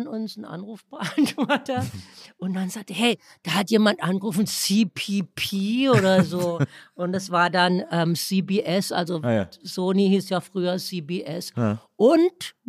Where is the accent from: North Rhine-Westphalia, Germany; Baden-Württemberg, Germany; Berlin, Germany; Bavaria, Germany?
Baden-Württemberg, Germany; Also Baden, wo ich herkomme, man nennt das ja das Kalifornien Deutschlands.